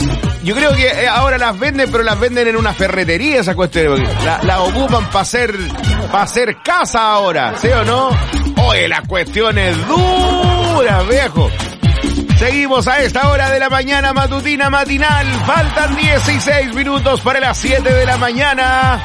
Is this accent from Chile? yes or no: yes; Cauquenes, Maule, Chile; pero por lo menos yo que fui criado en Cauquenes, uno decía, vamos a la leche.